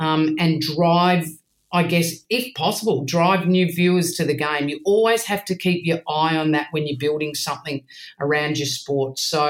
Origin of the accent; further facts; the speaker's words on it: Australia; as an Australian